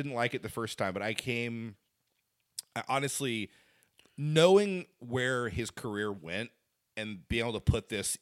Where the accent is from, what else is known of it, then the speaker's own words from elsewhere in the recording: Indiana, United States; but it's also the street, it's also the road I grew up on in Indiana, US 31.